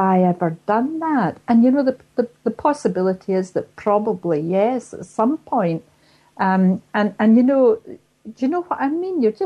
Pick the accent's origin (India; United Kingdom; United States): United Kingdom; Glasgow, Scotland; I'm a Glaswegian living in Scotland, I'm really down to earth.